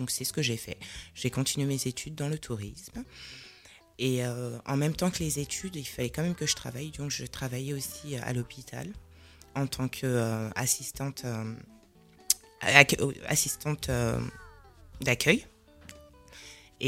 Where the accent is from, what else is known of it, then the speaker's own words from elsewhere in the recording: Paris, Île-de-France, France; born there; comme l'a dit Aïssa. Donc j'ai 36 ans, je suis née à Paris.